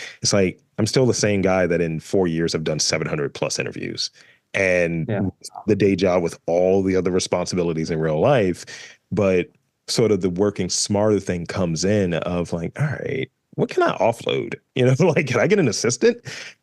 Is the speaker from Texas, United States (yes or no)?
no; Baltimore, Maryland, United States; Like, I'm from Baltimore, and there is definitely this DIY scene and just a figuring it out, a sort of blue collar energy